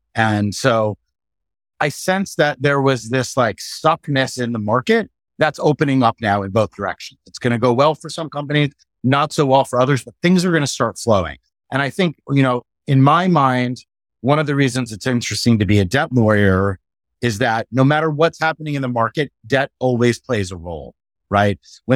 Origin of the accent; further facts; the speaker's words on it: East Coast, United States; moved away as an adult; now in San Diego, United States; I grew up on the East Coast, went to college and law school on the East Coast.